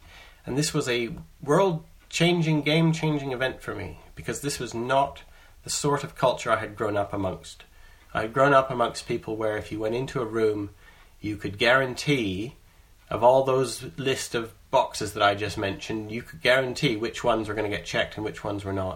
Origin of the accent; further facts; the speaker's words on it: Canada; moved away as an adult; now in England; you can hear my accent. I'm a Canadian who, when I was 19, I moved to the UK, to England. And I've been living in England now for 25 years.